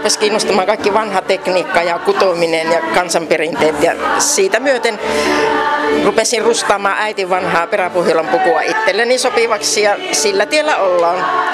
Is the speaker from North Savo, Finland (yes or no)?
yes; Leppävirta, North Savo, Finland; mullakin Leppävirran puku on juuri kun olen sieltä kotoisin